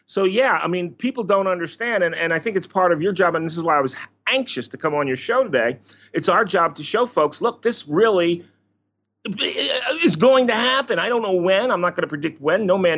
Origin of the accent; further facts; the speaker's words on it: Philadelphia, Pennsylvania, United States; It's funny, growing up in Philadelphia, I actually was able, back in my day, you were actually able to touch the bell.